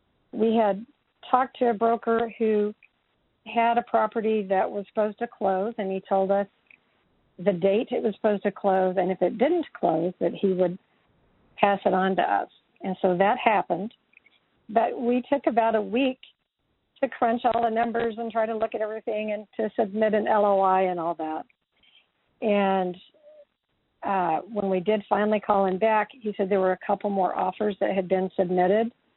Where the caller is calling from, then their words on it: Surprise, Arizona, United States; I'm calling from Surprise, Arizona.